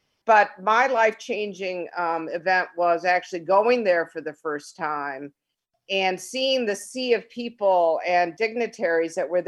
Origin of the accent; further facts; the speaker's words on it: Ann Arbor, Michigan, United States; growing up in Ann Arbor, Michigan, which is a predominantly white and in some instances African-American community, I really didn't have a lot of exposure to other Japanese Americans.